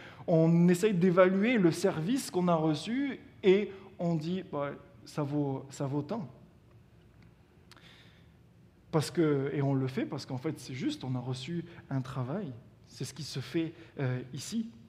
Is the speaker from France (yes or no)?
yes; France; en tant que Français, je n'ai pas du tout grandi dans une culture de pourboire quand je vais au restaurant.